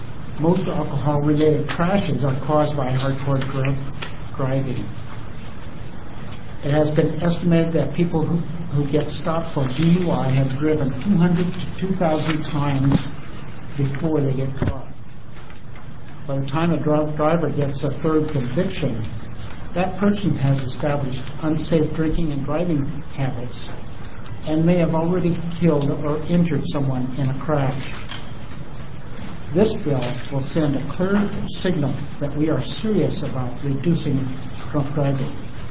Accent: Oregon, United States; I come from Lane County.

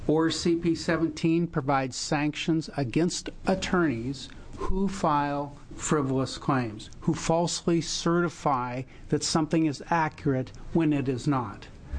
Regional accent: Beaverton, Oregon, United States; I'm an attorney from Beaverton.

